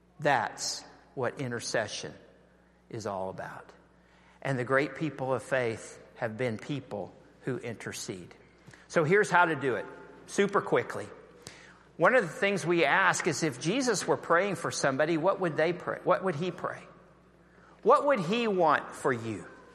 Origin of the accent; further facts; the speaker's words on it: Texas, United States; I'm from Texas. We constantly were praying for rain.